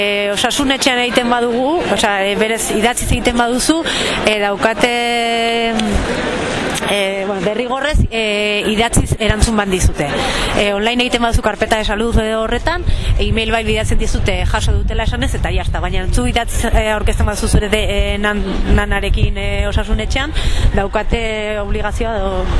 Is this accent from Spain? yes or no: yes; Olazagutía, Navarre, Spain; now in Ziordia, Spain; ni berez Olaztikoa naiz, baina ziordi bizi naiz